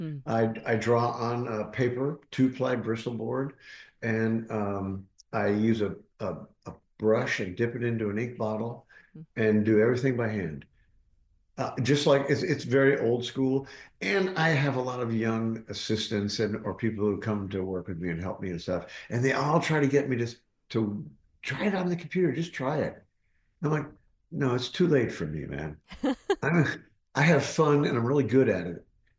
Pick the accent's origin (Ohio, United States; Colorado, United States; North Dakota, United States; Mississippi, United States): Ohio, United States; Columbus; also born or lived in Pennsylvania; I was born near Pittsburgh, where McKees Rocks is. But my folks moved to Columbus when I was like 1.5 or 2 years old. Mm. So I grew up in Columbus.